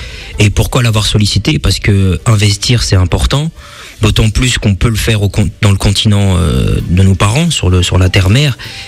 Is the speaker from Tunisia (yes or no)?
no; France; also born or lived in Kinshasa, DR Congo; Je suis un jeune afro-descendant de 29 ans, je suis né à Kinshasa, j'ai grandi en France, une fratrie de 5 frères et sœurs, je suis le deuxième.